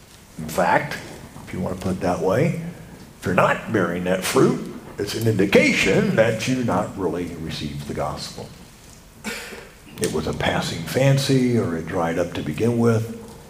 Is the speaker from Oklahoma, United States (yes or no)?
yes; Oklahoma City, Oklahoma, United States; I'm from Oklahoma City there visiting today, and I want you to know everybody in my church, Oklahoma City, wants to send a greeting to you guys here.